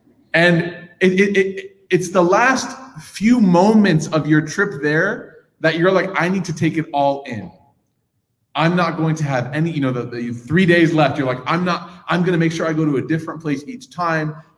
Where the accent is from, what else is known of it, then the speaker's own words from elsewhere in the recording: Chicago, Illinois, United States; I'll never forget, you know, every single time growing up in Chicago when a friend from our demographic passed away